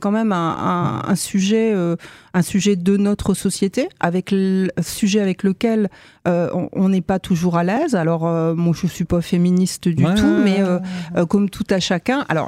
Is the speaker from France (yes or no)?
yes; Nancy, Grand Est, France; j'ai grandi à Nancy, et toute petite, j'ai grandi dans le Bayonnais. Tu sais, c'est le pays des Mirabelles.